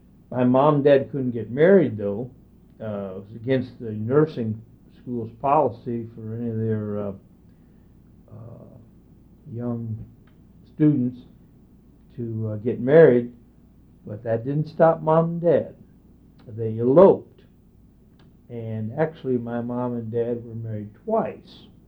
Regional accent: Miami, Florida, United States; born there; While I'm not a native Altonian, I was born in Miami, Florida, March 28, 1944.

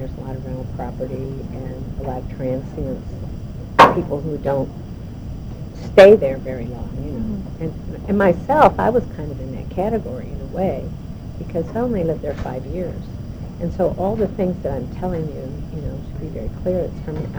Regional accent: St. Louis County, Missouri, United States; also born or lived in California; because I had lived in California and I had lived growing up in St. Louis County and I had family that lived in other parts of the country.

